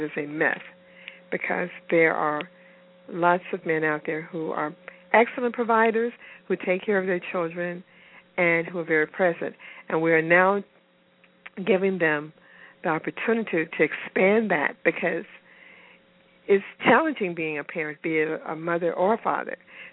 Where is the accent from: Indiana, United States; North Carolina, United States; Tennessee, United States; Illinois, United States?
Tennessee, United States; Memphis; He and I had similar backgrounds. We grew up in Memphis, Tennessee